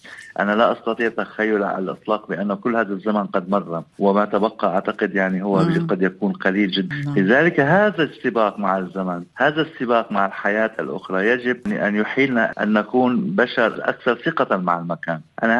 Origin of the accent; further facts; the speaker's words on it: Syria; هذه الصرخة التي نقوم بها جميعنا كسوريين مهمومين بما يحدث في سوريا